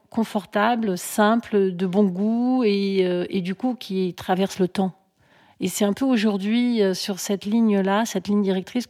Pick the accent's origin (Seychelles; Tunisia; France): France; Grenoble, Auvergne-Rhône-Alpes; je suis de Grenoble.